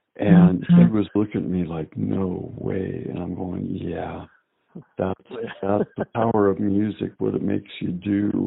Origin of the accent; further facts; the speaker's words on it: Fresno, California, United States; well, I'm from Fresno